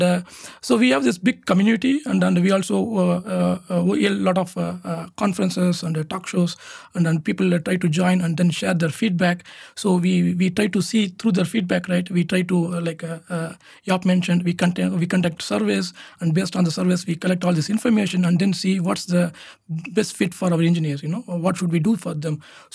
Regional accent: Chennai, Tamil Nadu, India; English is a second language; moved away as an adult; now in Netherlands; So I'm also from Chennai, I came to Netherlands in 2011

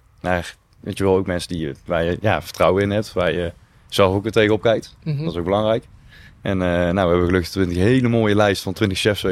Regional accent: Hilvarenbeek, North Brabant, Netherlands; Ja, en ik kom hier uit het dorp. Ik kom uit Hilvarenbeek.

